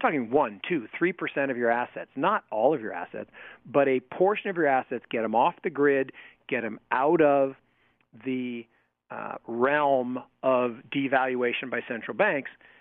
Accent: Seattle, Washington, United States; Coca-Cola, when I was growing up in Seattle, I could buy a Coke at 7-Eleven for 25 cents.

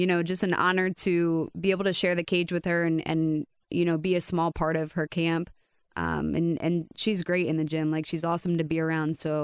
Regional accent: Reading, Pennsylvania, United States; now in Coconut Creek, United States; I am from Reading, Pennsylvania.

